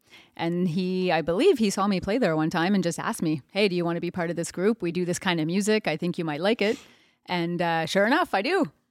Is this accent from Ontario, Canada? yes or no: no; Nova Scotia, Canada; I am originally from Mi'kma'ki, from Nova Scotia, just outside Halifax, actually. I grew up playing and studying classical violin there.